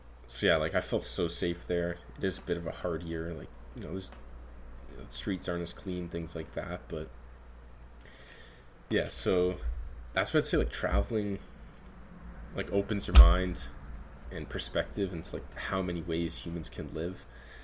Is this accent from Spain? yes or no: no; Canada; Like, I'm from Canada. Definitely have it better here in many ways.